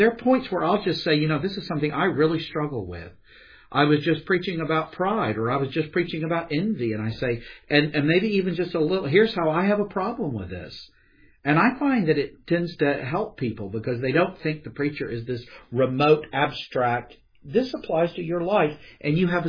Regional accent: the South, United States; I'm a Southerner, I'll put it this way.

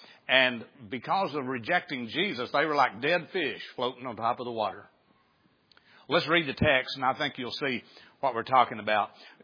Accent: Arkansas, United States; I grew up in Izzard County out in the country. I mean, we lived at the end of the road. We lived on a farm.

